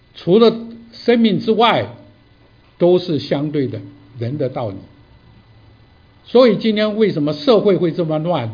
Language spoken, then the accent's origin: Chinese; China; 我们中国人最讲究的是什么？团圆。